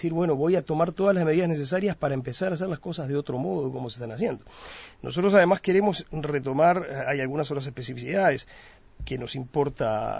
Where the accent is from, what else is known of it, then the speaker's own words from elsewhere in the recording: Uruguay; somos todos uruguayos